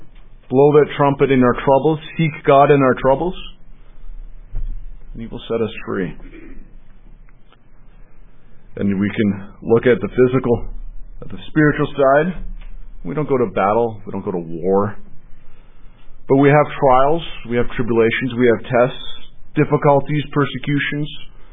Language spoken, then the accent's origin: English; Canada; the opportunity I had growing up in Canada. The Americans may not think it was an opportunity, but growing up in Canada, it was an opportunity.